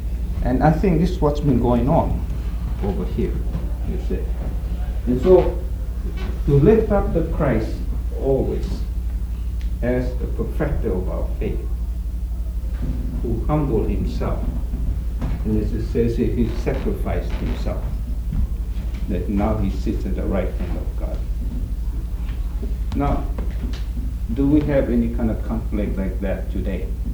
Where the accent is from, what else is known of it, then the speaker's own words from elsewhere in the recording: Hawaii, United States; I came from Hawaii, right? Born in Hawaii.